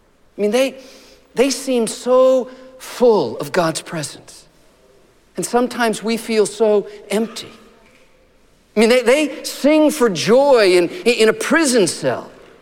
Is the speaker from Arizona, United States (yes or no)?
yes; Arizona, United States; But I have vivid childhood memories, growing up in Arizona, of the lightning storms in the desert.